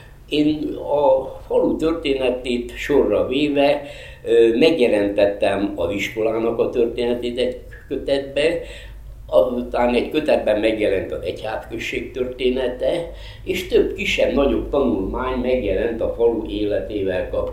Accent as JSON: {"language": "Hungarian", "town": "Bódé", "region": "Veszprém County", "country": "Hungary", "tie": "born there", "said": "Ebben a térségben születtem én is, úgy nevezik ezt a falut, úgy nevezték annak idején, hogy Bódé."}